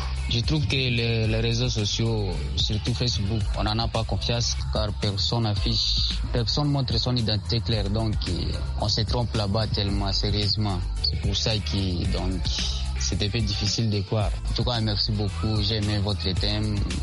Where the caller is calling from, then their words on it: DR Congo; Je suis de la RDC, j'habite Congo, République démocratique du Congo.